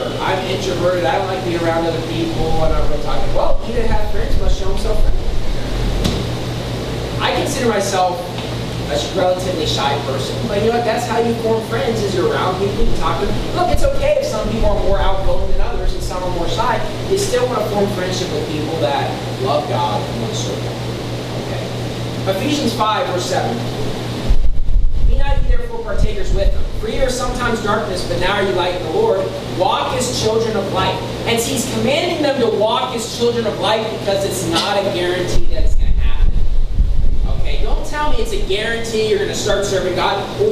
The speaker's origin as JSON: {"language": "English", "region": "West Virginia", "country": "United States", "said": "Now, I'm not from California. I'm from West Virginia, but by chance, my cousin lived in Sacramento as well."}